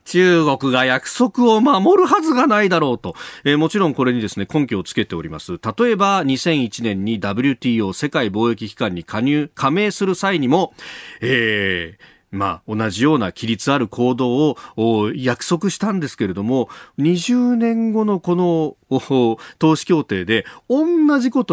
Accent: Yokosuka, Kanagawa, Japan; 奥山さんも私も横須賀の出身でして、

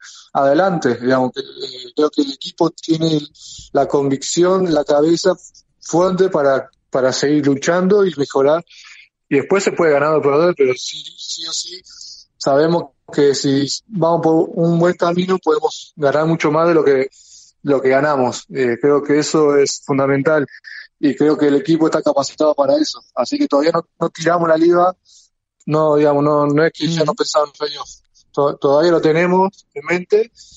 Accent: Argentina; now in Spain; para todos los argentinos, los que dedicamos al básquet, venir acá a España es un sueño.

